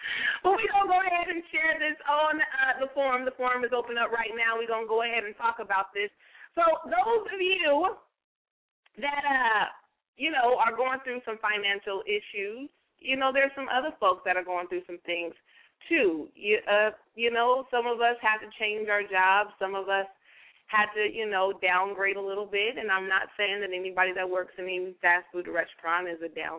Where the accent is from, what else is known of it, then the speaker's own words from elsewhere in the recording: West Coast, United States; also born or lived in Atlanta, United States; I mean, I'm from the West Coast, lived in ATL for 12 years, so I'm kind of like West Coast, East Coast, kind of South, North Georgia type, mixed up.